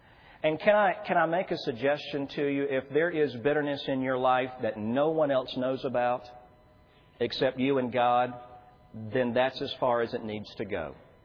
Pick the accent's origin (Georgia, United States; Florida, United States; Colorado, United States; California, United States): Georgia, United States; When my family and I used to travel in evangelism, I grew up in Georgia.